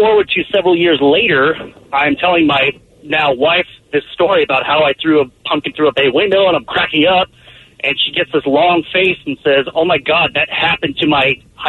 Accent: Bothell, Washington, United States; especially growing up in Bothell where it was empty and there was nothing to do yet.

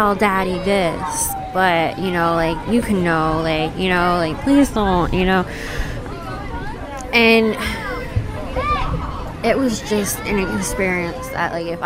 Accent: Burlington, New Jersey, United States; I grew up in Burlington, New Jersey.

